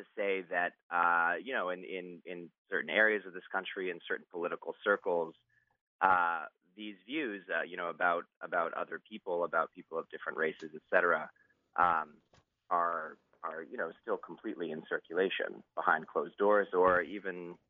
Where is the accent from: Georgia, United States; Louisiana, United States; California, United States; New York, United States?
California, United States; Oakland; I grew up in Oakland, California. I went to, you know, Berkeley High School.